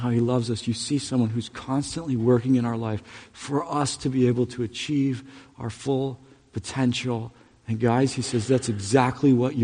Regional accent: Michigan, United States; And I grew up in Michigan where we used to get tons of snow.

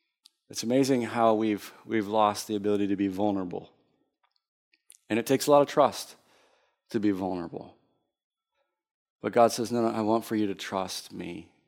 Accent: Tuscaloosa, Alabama, United States; some of her experiences growing up in Chicago and what she experienced and what I experienced in Tuscaloosa, Alabama, and some of those moments and situations.

